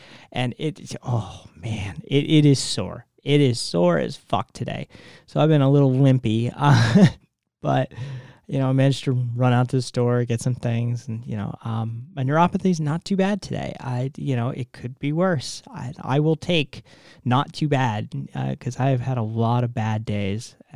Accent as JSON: {"language": "English", "region": "New England", "country": "United States", "said": "Trust me, I'm from back east. I'm from New England originally."}